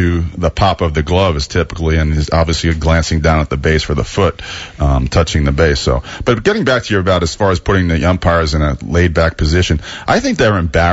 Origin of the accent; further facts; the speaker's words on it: New York, United States; Oh, I mean, I grew up in New York, and there was a time there where Donnie Mattingly, to me, was the best hitter in the game